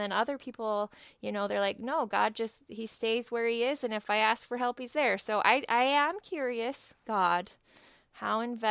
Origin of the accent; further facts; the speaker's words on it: Utah, United States; I grew up in Utah, so there's a church on every corner.